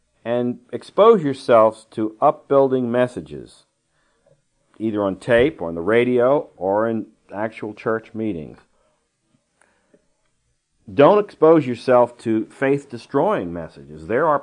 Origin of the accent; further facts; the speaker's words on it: Washington, District of Columbia, United States; but I was raised in Washington, D.C., so I can say this and speak from experience.